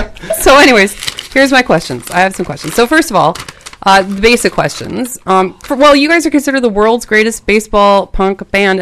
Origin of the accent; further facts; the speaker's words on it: Vancouver, British Columbia, Canada; I'm from East Van too, but I'm like far East Van, like East 27th and like Rupert area.